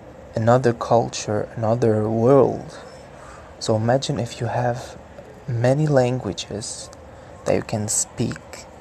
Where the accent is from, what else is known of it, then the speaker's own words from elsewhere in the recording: Lebanon; English is a second language; I'm from Lebanon and I'm Armenian, so of course I'm gonna be in touch with the Arabic and Armenian language.